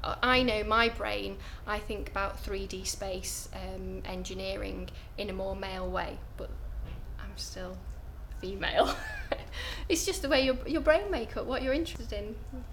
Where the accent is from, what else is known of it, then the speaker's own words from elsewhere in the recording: North West England, United Kingdom; I'm from Cheshire, Northerner.